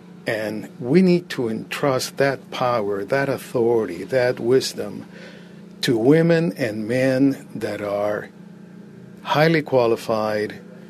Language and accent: English; Cuba; I came from Cuba.